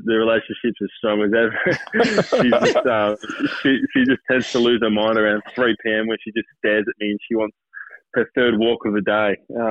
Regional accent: Melbourne, Victoria, Australia; also born or lived in Sydney; I grew up in Melbourne, so I'm coming back home. I haven't lived here for 8 years

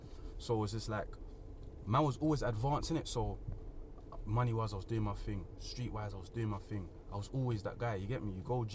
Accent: Jamaica; Yeah, man's Jamaican still

